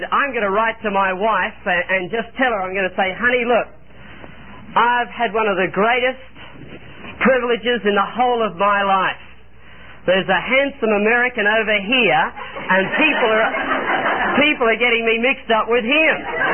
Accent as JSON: {"language": "English", "country": "Australia", "said": "And as you know, I come from Australia"}